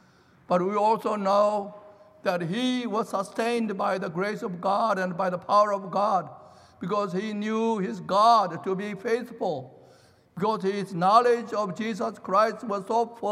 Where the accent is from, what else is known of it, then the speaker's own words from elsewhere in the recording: South Korea; I recall, as I grew up in South Korea